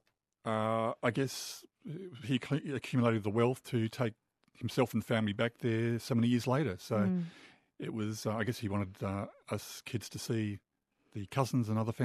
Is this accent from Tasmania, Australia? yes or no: yes; Lenah Valley, Tasmania, Australia; But I recall growing up in Lena Valley, early 70s, we had one phone.